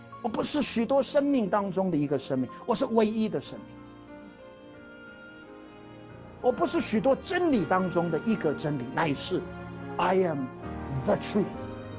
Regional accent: China; 因为在中文里面我们没有 the T-H-E 这个字，大概因为我们中国人都比较婉转一点啊。

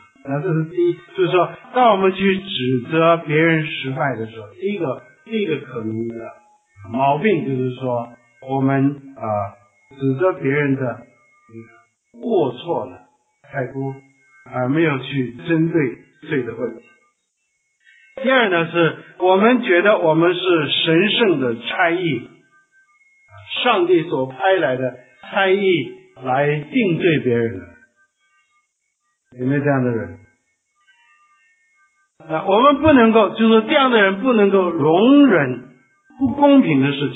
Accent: China; 我们中国人是把嘴放在盘子上是吧，这样吃

